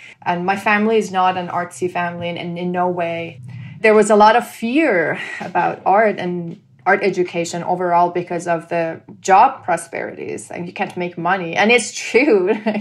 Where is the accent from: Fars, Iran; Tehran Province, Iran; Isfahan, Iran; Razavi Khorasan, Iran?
Razavi Khorasan, Iran; Mashhad; now in Tucson, United States; I grew up in Mashhad. It's a big city.